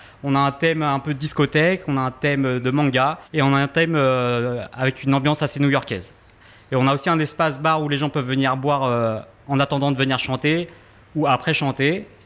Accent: Le Havre, Normandy, France; je travaillais déjà sur Paris et je suis originaire du Havre. Et c'était l'occasion de revenir au Havre

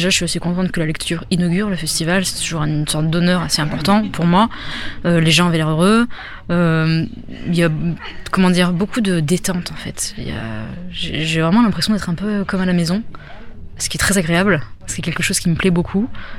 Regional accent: Clermont-Ferrand, Auvergne-Rhône-Alpes, France; Je viens de Clermont-Ferrand, ville où je suis née et où j'habite toujours, qui est une ville très très agréable, sauf que nous n'avons pas la mer comme au Havre.

